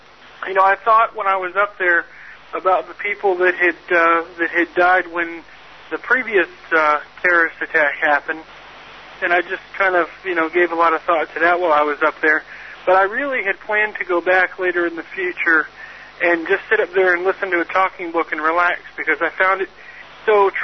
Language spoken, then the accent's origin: English; United States; Well, I would hope that as the United States, as an American, I would hope I would pay more attention